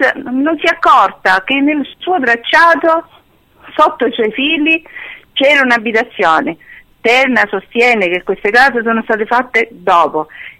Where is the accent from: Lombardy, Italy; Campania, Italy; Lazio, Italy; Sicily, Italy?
Sicily, Italy; forse perché siamo siciliani, sicuramente. Pensa che ancora qua in Sicilia camminiamo con il sacchetto con il formaggio e la cipolla